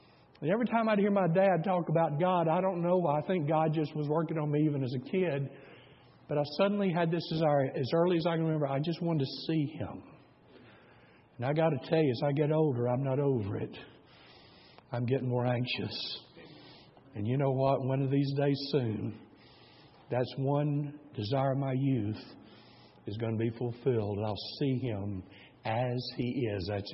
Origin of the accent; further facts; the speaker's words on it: Tennessee, United States; I grew up in Tennessee. In the 60s